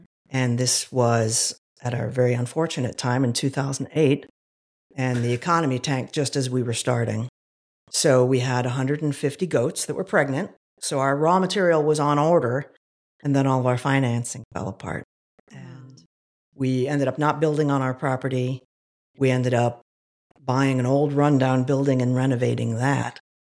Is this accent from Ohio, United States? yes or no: yes; Toledo, Ohio, United States; So I grew up in Toledo and been in Ohio my entire life. It's kind of funny. I just can't seem to escape these 88 counties.